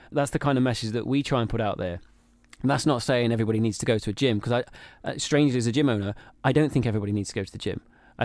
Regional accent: Nottingham, East Midlands, United Kingdom; You know, we're both from Nottingham, getting on the Trent again in January.

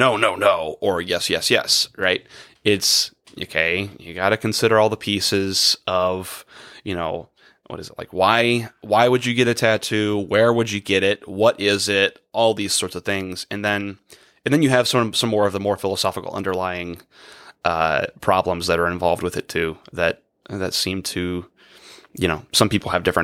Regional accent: United States; I'm an American.

